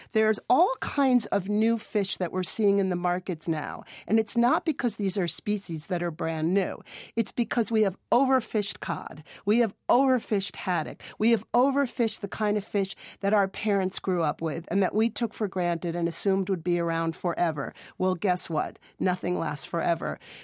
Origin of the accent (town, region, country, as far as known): New England, United States; born or raised there